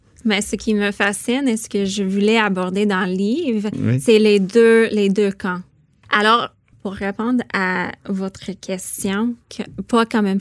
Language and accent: French; Saskatchewan, Canada; now in Quebec City, Canada; De la Saskatchewan, mais aussi de la Pocatière, parce que j'ai appris mon français à la Pocatière.